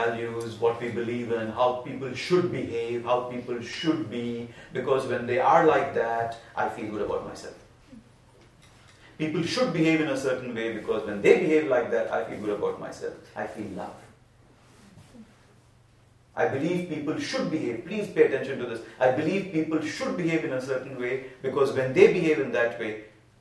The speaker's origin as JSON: {"language": "English", "country": "India", "tie": "born or raised there", "said": "I grew up in India. I was taught in India."}